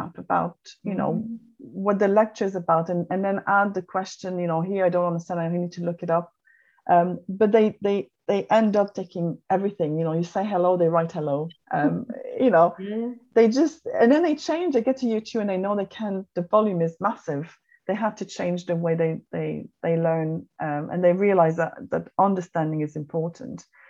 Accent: Canada; I come from Canada

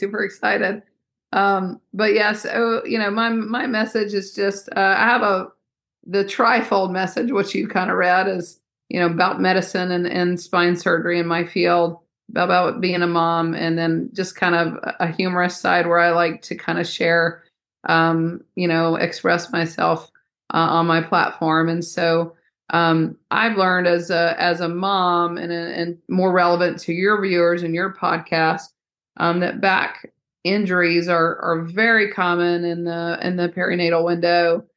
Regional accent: Georgia, United States; So I was born and raised in Georgia, kind of got into medicine.

